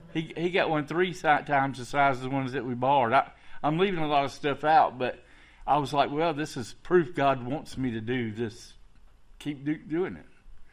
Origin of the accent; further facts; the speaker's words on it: Warner Robins, Georgia, United States; now in Cartersville, United States; I'm from Warner Robins, Georgia. I was a successful builder, pastor of a church down there.